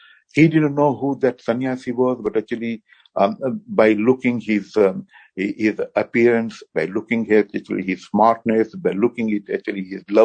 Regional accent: India; English is a second language; I'm from India, I know how they do.

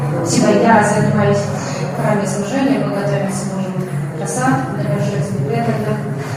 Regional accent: Chișinău, Moldova; Я из Кишинева.

